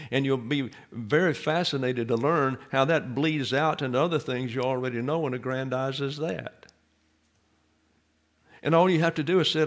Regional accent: the South, United States; And so you say, Yasa. Yasa. I'm from the South.

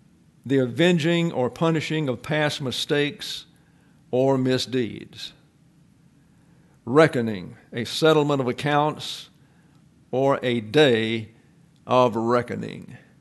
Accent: Deep South, United States; I understood it because I was raised in the Deep South

